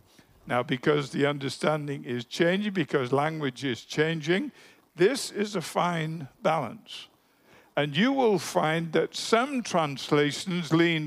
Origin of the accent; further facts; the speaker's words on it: England, United Kingdom; When we grew up in England